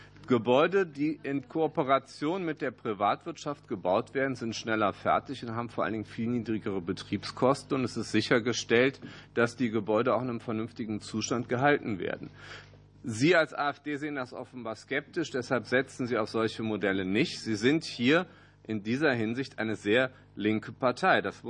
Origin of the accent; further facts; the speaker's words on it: Düsseldorf, North Rhine-Westphalia, Germany; alleine die Stadt Düsseldorf, meine Heimat, investiert in diesem und im nächsten Jahr 1,4 Milliarden Euro in die kommunale Schulinfrastruktur.